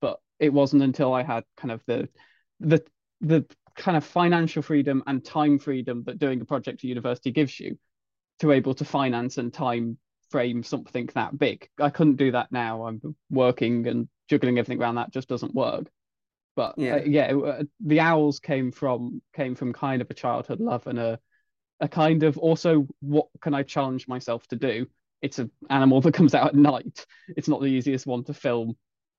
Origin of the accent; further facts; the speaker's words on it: East Midlands, United Kingdom; I grew up in the Peak District, so in the middle of a national park.